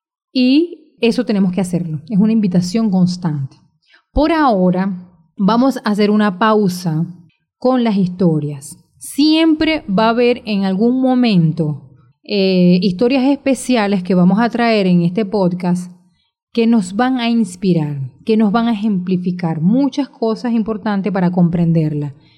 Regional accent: Venezuela; Y es un orgullo para mí como venezolana, y para todos los venezolanos

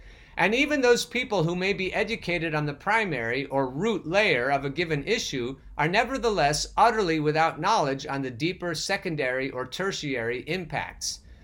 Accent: United States; it's my duty as an American, an attorney, a business owner, a husband

